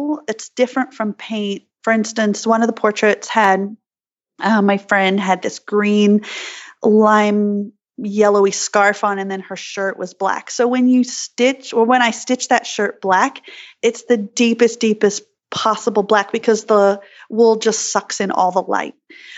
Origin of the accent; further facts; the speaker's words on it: Australia; now in New York, United States; friends of mine from my childhood of growing up in Australia.